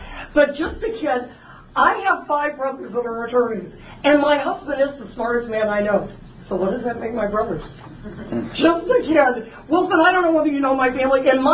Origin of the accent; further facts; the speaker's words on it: Ireland; I'm Irish, and I'm able to laugh at myself.